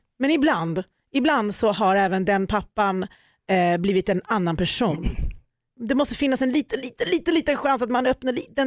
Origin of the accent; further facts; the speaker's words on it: Ockelbo, Gävleborg County, Sweden; Jag är uppvuxen i Ockelbo, som ni vet.